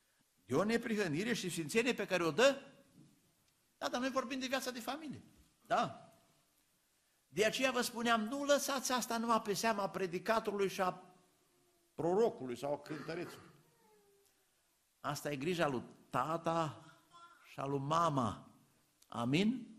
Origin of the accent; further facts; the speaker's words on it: Apuseni Mountains, Romania; Eu sunt originar din Apuseni, sunt moț.